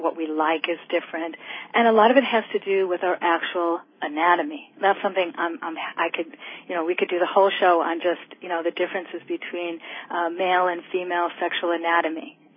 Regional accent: United States; I'm definitely American girl, and I come from the suburbs and from a Jewish family.

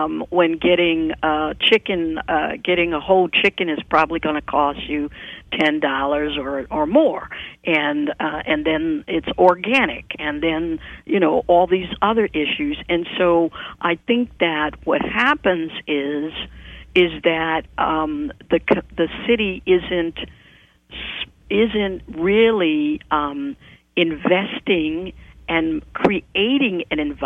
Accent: Louisiana, United States; When I was growing up in the South and living in what we call in Pontchartrain Park, which was middle class, working class

